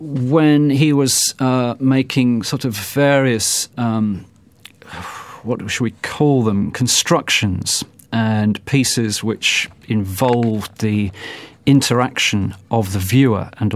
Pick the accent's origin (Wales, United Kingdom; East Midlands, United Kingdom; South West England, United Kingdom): East Midlands, United Kingdom; Leicester; This is quite extraordinary because I come from Leicester and I'm racking my brains trying to think which boutique that could possibly have been.